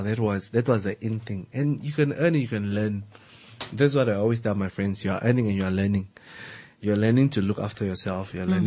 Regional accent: Lüderitz, Karas Region, Namibia; So mind you, I was born and raised in Lutheritz. My whole from zero to until I'm done.

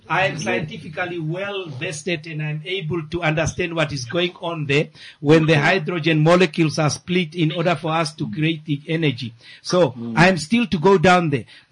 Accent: Windhoek, Khomas, Namibia; But I was born in Windhoek and have grown up in Windhoek.

